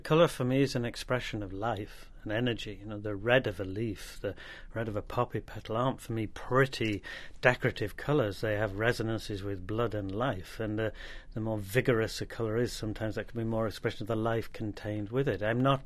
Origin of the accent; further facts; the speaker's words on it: United Kingdom; I come from the British. My art has grown in the British landscape